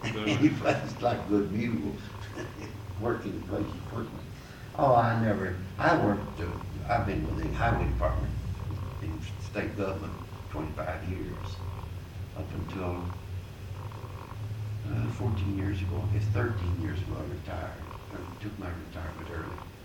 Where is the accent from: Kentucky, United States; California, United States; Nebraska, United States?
Kentucky, United States; Lawrenceburg; if you don't have pride in your home, in your home state